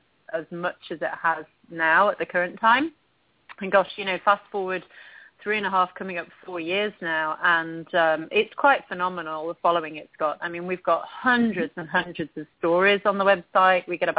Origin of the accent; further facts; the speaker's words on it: England, United Kingdom; growing up in England, everybody wears a helmet for the most part.